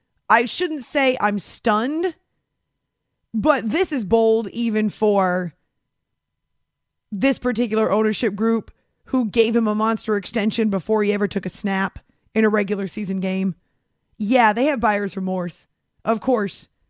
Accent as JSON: {"language": "English", "town": "Charlotte", "region": "North Carolina", "country": "United States", "said": "Oh my gosh, I guess the coach didn't know I'm from Charlotte."}